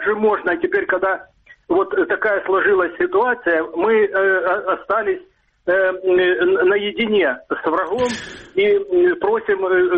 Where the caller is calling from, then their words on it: Dnipro, Dnipropetrovsk Oblast, Ukraine; город Днепр.